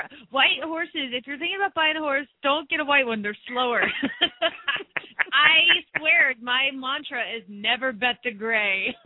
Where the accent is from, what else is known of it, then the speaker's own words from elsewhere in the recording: Phoenix, Arizona, United States; from Phoenix, Arizona